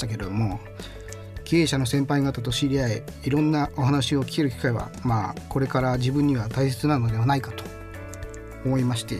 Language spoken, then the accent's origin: Japanese; Yamanashi, Japan; 40歳という年になってまして、事業を始めるにはもうラストチャンスかなと思い、ふるさとの山梨に戻ってお店をやろうと決断いたしました。